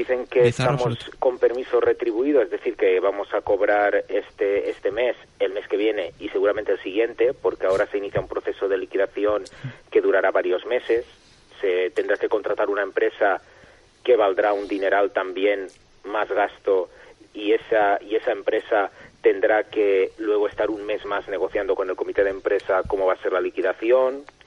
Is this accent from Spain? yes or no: yes; Valencian Community, Spain; algo que ha formado desde hace 24 años de nuestro paisaje como identidad, como valencianos.